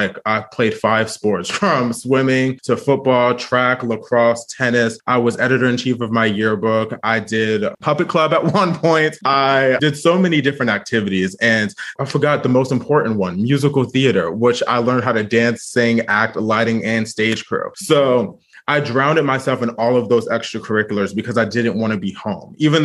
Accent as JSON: {"language": "English", "region": "Delaware", "country": "United States", "tie": "born or raised there", "also_born_or_lived": "Philadelphia", "said": "I was born in Philadelphia, PA, was not raised there. I was actually raised in Delaware, but we'll get to that."}